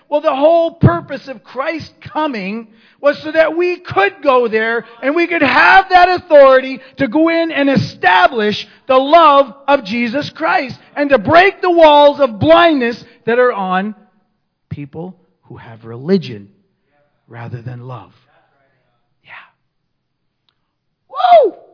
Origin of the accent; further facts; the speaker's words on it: Akwesasne, New York, United States; I'm half Scottish and I hated my Scottish heritage because I grew up in a community of dark-skinned people in Akwesasne. Akwesasne is upstate New York. It's a Mohawk community